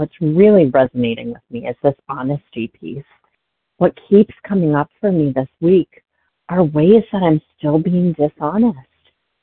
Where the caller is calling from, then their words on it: Massachusetts, United States; from Massachusetts.